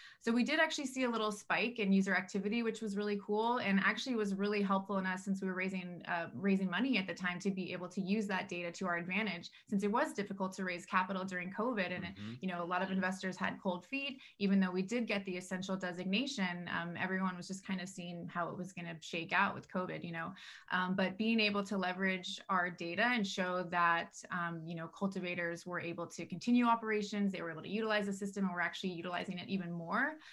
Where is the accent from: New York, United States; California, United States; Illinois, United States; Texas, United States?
California, United States; San Diego; But I grew up in San Diego, California in the late 80s, early 90s and got introduced to the plant pretty young.